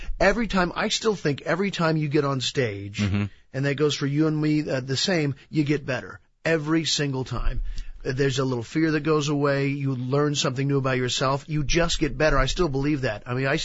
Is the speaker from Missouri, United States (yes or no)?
yes; Missouri, United States; Oh, I'm from Missouri.